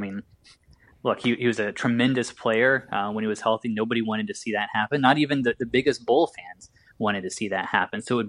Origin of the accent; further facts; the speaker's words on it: Indiana, United States; We're all from Indiana